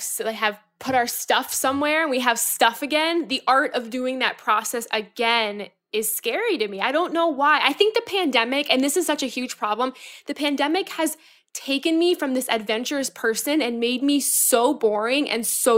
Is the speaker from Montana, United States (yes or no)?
no; Florida, United States; now in New York, United States; I'm not a winter kind of person at all. I'm from Florida.